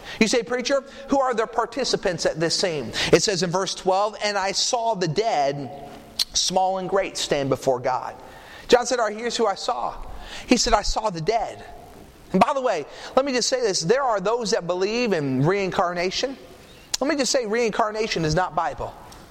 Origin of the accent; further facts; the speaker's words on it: New Hampshire, United States; I remember growing up in New Hampshire